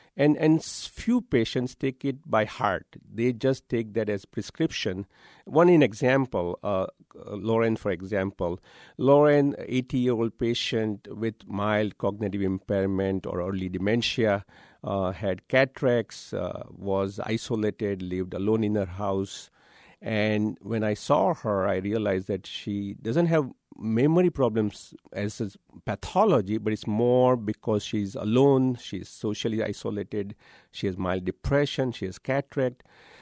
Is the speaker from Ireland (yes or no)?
no; Mumbai, Maharashtra, India; moved away as an adult; now in United States; growing up in Bombay and in India and coming from Asian culture, where family unity, family structure, and the reverence for elderly is very important.